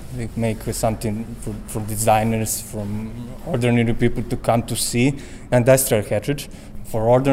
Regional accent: Belgrade, Central Serbia, Serbia; English is a second language; from Belgrade. I'm an architect.

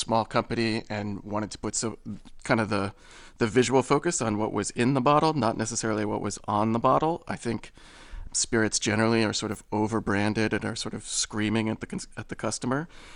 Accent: Kentucky, United States; because I came from Kentucky, so I was kind of around it growing up, and that's where my interest first got started.

